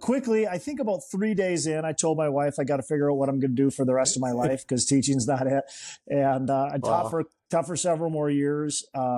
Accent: Minnesota, United States; So, I'm born and raised in the Midwest, Minnesota. A guy, Twin Cities guy.

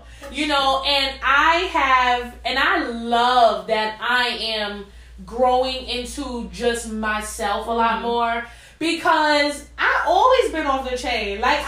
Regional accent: Queens, New York, United States; they follow me because I'm from Queens and they represent Queens.

